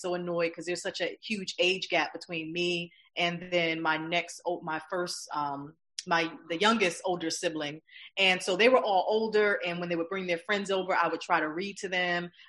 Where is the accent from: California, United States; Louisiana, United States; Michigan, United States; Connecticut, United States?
Connecticut, United States; also born or lived in South Carolina; this was around the same time that we just moved back to Connecticut. So third grade was where I started back into elementary school in Connecticut. But prior to that, I had grew up in the S